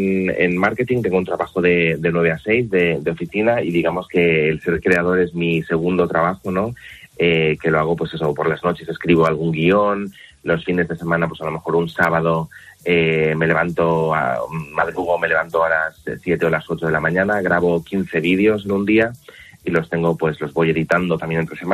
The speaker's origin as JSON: {"language": "Spanish", "town": "Valencia", "region": "Valencian Community", "country": "Spain", "said": "yo soy de Valencia, o sea que sí que estuve en Valencia este verano, entonces ahí no hubo gasto, estaba en casa con la familia"}